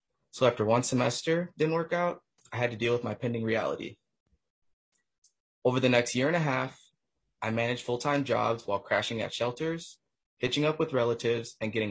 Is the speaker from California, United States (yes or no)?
no; Saint Paul, Minnesota, United States; I come from Dayton's Bluff. I was poor and hungry, and I know a lot of folks around me were too.